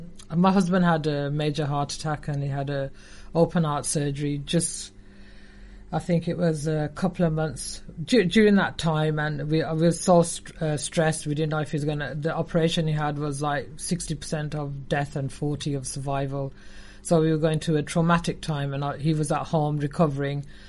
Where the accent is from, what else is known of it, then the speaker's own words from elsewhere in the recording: Birmingham, West Midlands, United Kingdom; but I'm the first female ever in Sparkbrook, not in Birmingham, but Sparkbrook, because I've been born and bred in Sparkbrook.